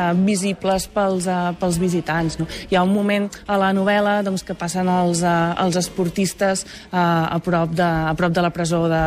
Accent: Barcelona, Catalonia, Spain; jo sóc filla del Turó de la Peira, sóc nascuda en allà

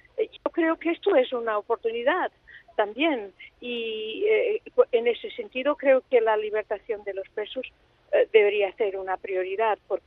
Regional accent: Portugal; Spanish is a second language; yo personalmente, como socialista portuguesa, espero que estas oportunidades sean aprovechadas

